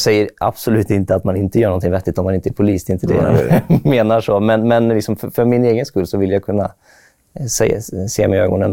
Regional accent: Strömstad, Västra Götaland County, Sweden; Jag kommer från Strömstad, en liten stad på västkusten.

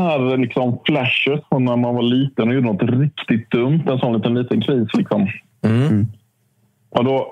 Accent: Småland, Sweden; Jag är från Småland.

